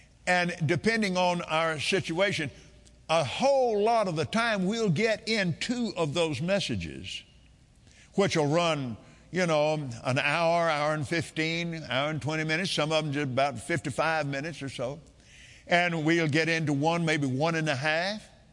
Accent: Lubbock, Texas, United States; born there; And I was born in Lubbock. We didn't live there very long, but that's my birthplace.

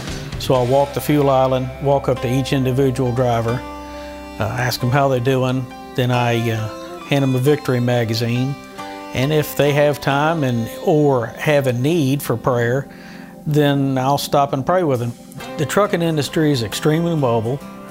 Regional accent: Alamance, North Carolina, United States; from Alamance, North Carolina, and I run a truck stop ministry called Ark of the Road.

